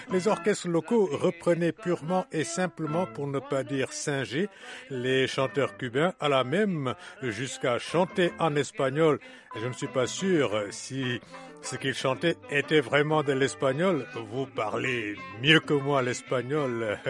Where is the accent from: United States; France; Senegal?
Senegal; Oui, et chez moi au Sénégal